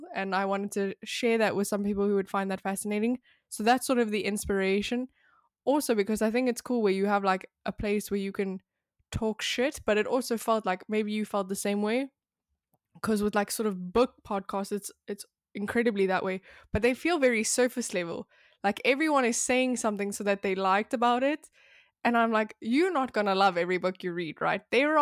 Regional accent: South Africa; moved away as an adult; now in United States; because I was born and raised in South Africa. When I was almost 19, I moved over to the US and I studied there. I studied in Boca Raton, Florida, which is like 40 minutes from Miami

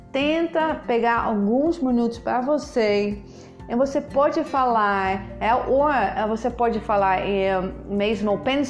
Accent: Netherlands; Portuguese is a second language; now in Rio de Janeiro, Brazil; Eu sou holandesa, eu moro no Rio, e eu adoro vocês brasileiros.

